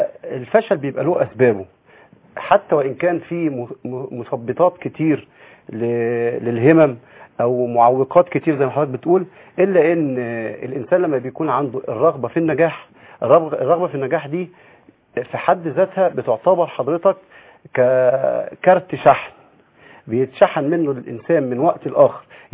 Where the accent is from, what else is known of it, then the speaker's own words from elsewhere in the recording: Egypt; ان انا انسان مصري وافتخر وانني مسلم وتلك منا قد من الله تبارك وتعالى علي بها وافتخر جدا، وانني انتمي الى التيار السلفي منذ اكثر من 20 عاما